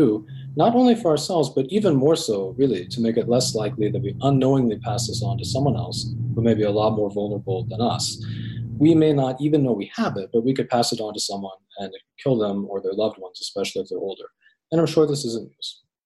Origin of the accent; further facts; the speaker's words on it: United States; I'm speaking especially right now as an American, in terms of the United States.